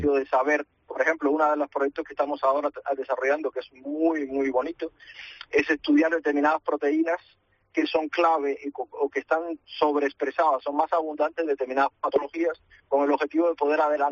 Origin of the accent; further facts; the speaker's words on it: Cuba; also born or lived in Galicia; now in Spain; yo soy cubano de origen